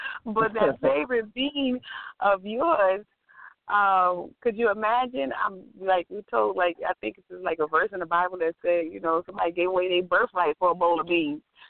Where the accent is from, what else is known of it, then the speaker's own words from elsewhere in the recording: Brooklyn, New York, United States; it's so funny because born and raised in Brooklyn